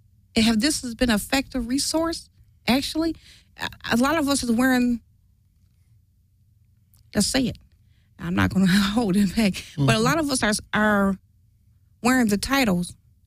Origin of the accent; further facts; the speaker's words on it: Detroit, Michigan, United States; Now I'm from Detroit.